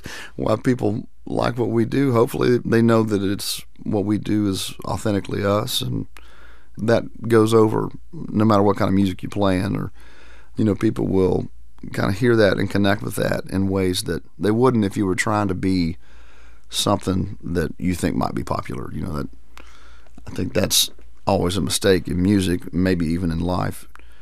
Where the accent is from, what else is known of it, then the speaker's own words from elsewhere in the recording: Kentucky, United States; I am from the country. I'm from East Kentucky. I am country. You can't take that out of me.